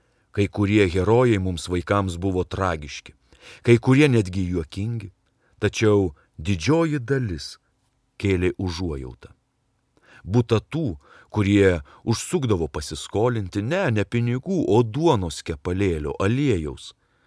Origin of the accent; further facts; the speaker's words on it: Panevėžys, Panevėžys County, Lithuania; moved away; Taip, išvažiavau iš Panevėžio, tačiau išsivežiau jį kartu su savimi kaip neišdildomą įspaudą savo sieloje, išsivežiau tikėjimą ir pasitikėjimą.